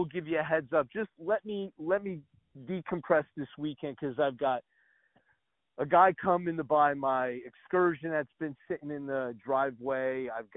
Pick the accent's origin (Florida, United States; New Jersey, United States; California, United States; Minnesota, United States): New Jersey, United States; I come from New Jersey. You know how they do it in New Jersey.